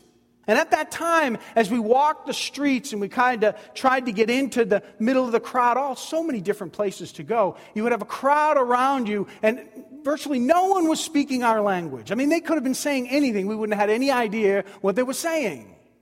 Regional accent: Boston, Massachusetts, United States; When I say Mary and Martha, you know I'm from Boston or New England.

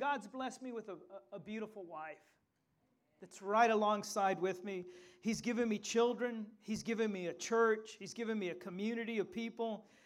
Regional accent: San Antonio, Texas, United States; born there; I was born in America. I was born a Texan.

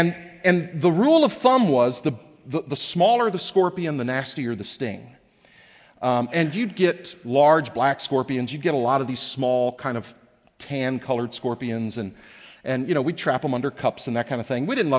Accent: Texas, United States; Now, I grew up in Texas, and every summer when I was a kid, my family and I would go on this trip out to Kerrville, Texas in West Texas with a group of families from our church.

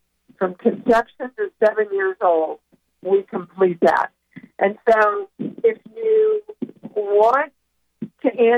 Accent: Kansas, United States; Like, you know, I was raised in Kansas. We were very poor, very religious family, a Methodist family, and my grandmother used to say to me … you don't need any more than you need.

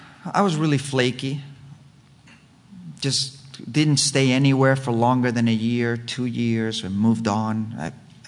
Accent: Spain; English is a second language; now in United States; I was born and raised in Spain. I mean, I had served in the U.S. Army, but I sort of felt between two worlds.

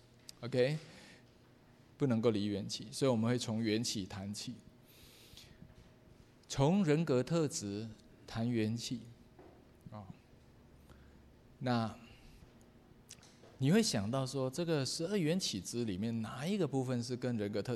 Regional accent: Malaysia; 我是马来西亚人

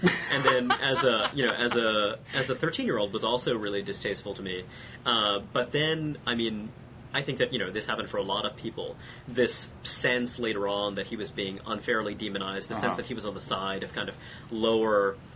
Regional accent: Brooklyn, New York, United States; I grew up in Brooklyn. I grew up in the fringes of kind of East Flatbush.

